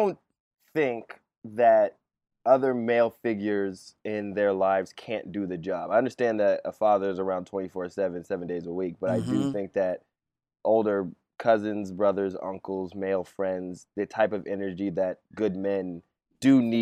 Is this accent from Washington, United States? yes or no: yes; Seattle, Washington, United States; Like, the nigga would fully, and I'm from Seattle